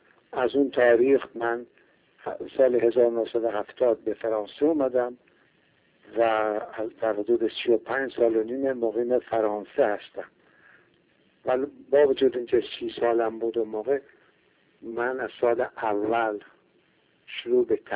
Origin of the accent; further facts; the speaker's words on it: Tabriz, East Azerbaijan, Iran; born there; در سال 1319 در تبریز به دنیا آمدم.